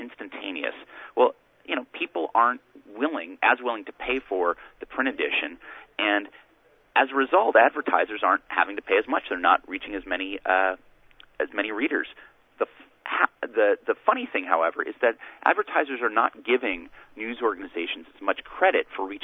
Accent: California, United States; I'm from Southern California. I used to rely on my mom and dad sending me clippings about the Angels

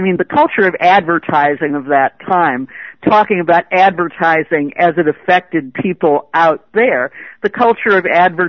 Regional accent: Michigan, United States; I grew up in Michigan, had lots of friends whose fathers were in both white-collar and blue-collar jobs in the auto industry

